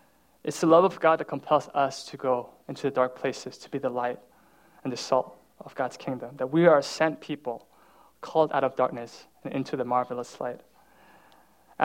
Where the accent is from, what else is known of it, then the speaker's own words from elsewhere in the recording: Midwest, United States; yeah, so I grew up in the Midwest, and I went to college at Purdue.